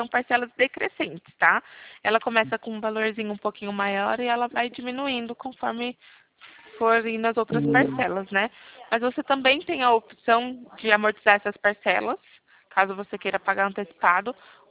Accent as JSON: {"language": "Portuguese", "town": "Mairinque", "region": "São Paulo", "country": "Brazil", "said": "eu sou de Mairinque também, tá?"}